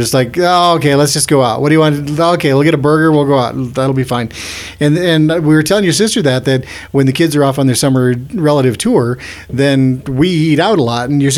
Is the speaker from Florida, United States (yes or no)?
no; Indiana, United States; born there; Yeah, no. I was a judge, and I was born in Indiana.